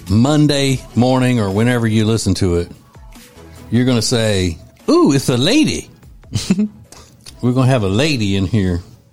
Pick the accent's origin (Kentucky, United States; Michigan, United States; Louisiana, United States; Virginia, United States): Louisiana, United States; Winfield; Because when I was a kid, growing up in Winfield, Louisiana, people who trapped raccoons could sell the meat of the raccoon.